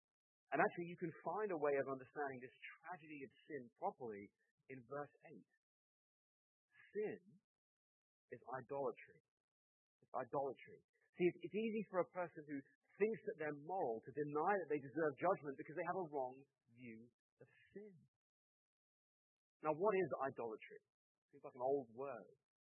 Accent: England, United Kingdom; now in Massachusetts, United States; Now, I live near the sea in Massachusetts. You're never too far from a beach where I live. And I come from England, which is an island nation where the sea is just part of life.

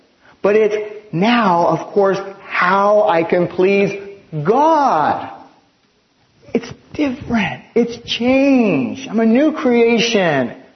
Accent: East Los Angeles, California, United States; I was remembering when I grew up in East Los Angeles.

